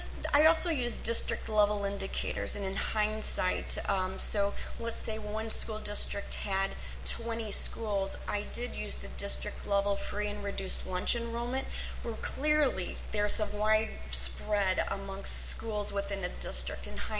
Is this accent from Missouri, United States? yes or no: yes; St. Louis, Missouri, United States; I'm originally from St. Louis, Missouri. We'd have seen the opposite in St. Louis, Missouri.